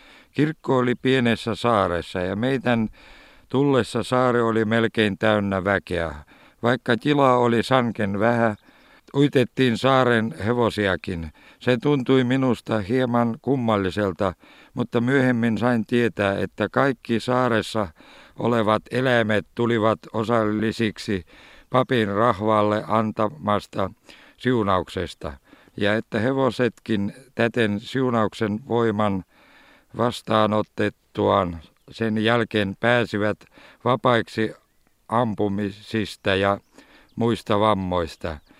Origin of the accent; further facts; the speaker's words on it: Venehjärvi, Republic of Karelia, Russia; No Pohrotsa ja Venehjärve minun kotikylässä juhlittiin sillä tavalla samoin elokuun 27. päivä